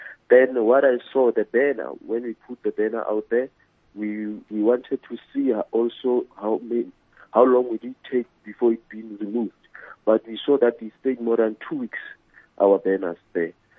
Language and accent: English; South Africa; As a South African, I grew up, but it was, I was not part of the apartheid government that time.